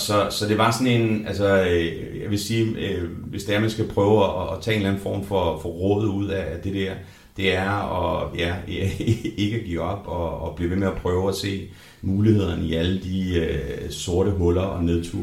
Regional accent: Capital Region of Denmark, Denmark; Og så jeg selv er født og opvokset på Vestegnen, så jeg kender Glostrup.

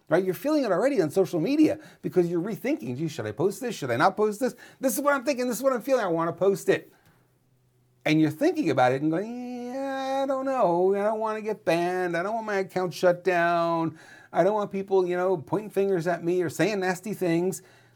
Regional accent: Montreal, Quebec, Canada; moved away; Now, truth be told, I grew up in Montreal.

